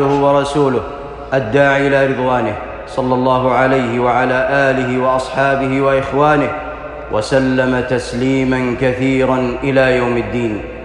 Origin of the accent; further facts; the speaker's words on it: Saudi Arabia; فإني لا أعلم بلدًا يطبق شرع الله كما يطبق في بلادنا المملكة العربية السعودية حرسها الله.